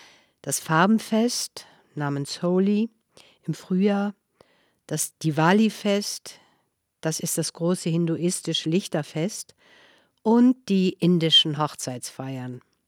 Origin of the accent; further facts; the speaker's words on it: Punjab, India; German is a second language; moved away as an adult; now in Germany; Ich bin aus Nordindien, aus Punjab